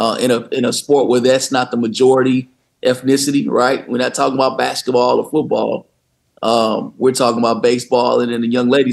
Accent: Midwest, United States; And so growing up in the Midwest, I played games and, you know, where we had snow flurries, you know, my senior season.

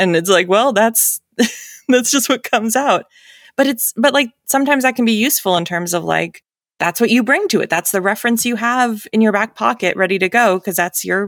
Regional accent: New England, United States; accent: New England; 80% of my notes were about my New England accent, unintentional New England accent.

